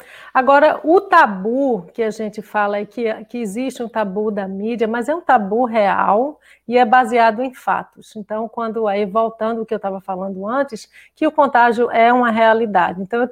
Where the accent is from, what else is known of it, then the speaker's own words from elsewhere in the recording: Recife, Pernambuco, Brazil; Por exemplo, em Pernambuco, eu sou do Recife